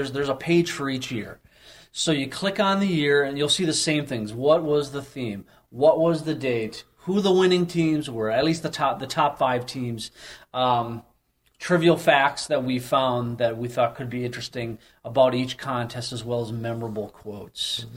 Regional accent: Minneapolis, Minnesota, United States; so I'm from Minnesota. I'm a native Minnesotan from Minneapolis. I have family who live in central Minnesota

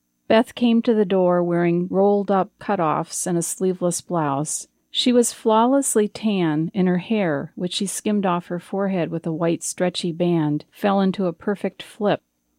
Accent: Duluth, Minnesota, United States; I'm from Duluth, and I'll be reading my short story, Cardboard Castle.

